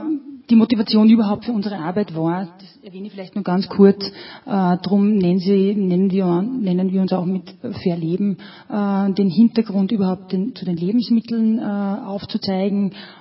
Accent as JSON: {"language": "German", "town": "Allhaming", "region": "Upper Austria", "country": "Austria", "said": "ich komme aus Alhamming."}